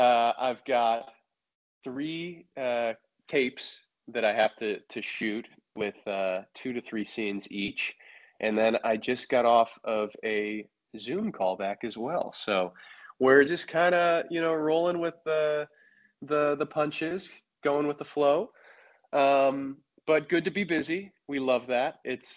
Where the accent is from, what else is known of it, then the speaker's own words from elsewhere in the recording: Chicago, Illinois, United States; But yeah, I grew up in Chicago, and from a pretty early age, I started exploring various forms of the arts